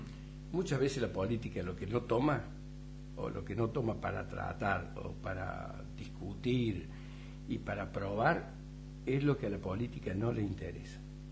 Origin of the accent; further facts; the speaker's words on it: Argentina; No somos Estados Unidos, no somos Europa, somos la Argentina.